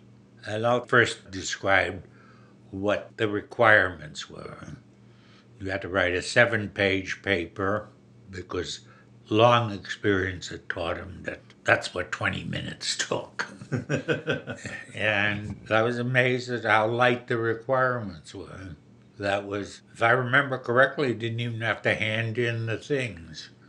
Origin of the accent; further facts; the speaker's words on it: Cleveland, Ohio, United States; I knew where I was raised in Cleveland, especially young Jewish intellectuals.